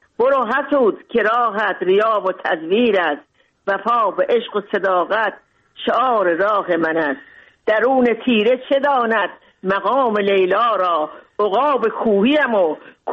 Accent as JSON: {"language": "Persian", "town": "Mashhad", "region": "Razavi Khorasan", "country": "Iran", "tie": "born or raised there", "said": "من تازه تولد شده بودم، من بردم به ایران، کوچیک بودم. اونجا در مشهد بزرگ شدم."}